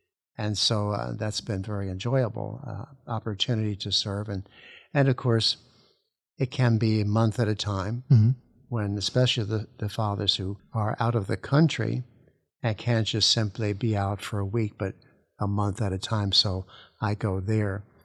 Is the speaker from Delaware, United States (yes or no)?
no; New Jersey, United States; New Jersey.